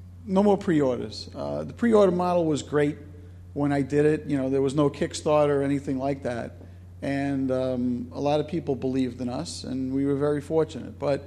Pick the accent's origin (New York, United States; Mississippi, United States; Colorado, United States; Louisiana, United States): New York, United States; Brooklyn; accent: Brooklyn; my Brooklyn accent kicking in there